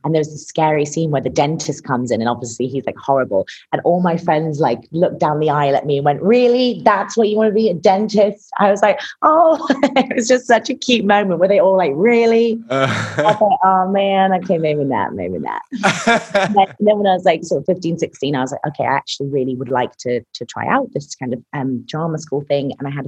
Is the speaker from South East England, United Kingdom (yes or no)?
no; East Midlands, United Kingdom; being half American as well led me to have a really good ear for accents, because I grew up in Lincolnshire, United Kingdom